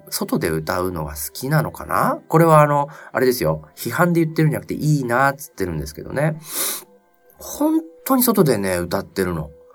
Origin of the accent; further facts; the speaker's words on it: Aomori, Japan; also born or lived in Sendai; 僕は青森出身なんで、青森に住んでたりとか、あと、転勤族だったんでね。まあ、かなりそれはちっちゃい頃ですけど、仙台に住んでたりとか、それから東京出てからは、中央区に住んでたこともあったんですね。